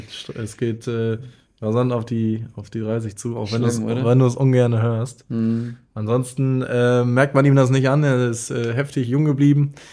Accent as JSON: {"language": "German", "region": "Northern Germany", "country": "Germany", "said": "also man sagt bei uns sowieso Moin, klar. Und ich würde mich auch eher als Norddeutscher bezeichnen als irgendwas anderes."}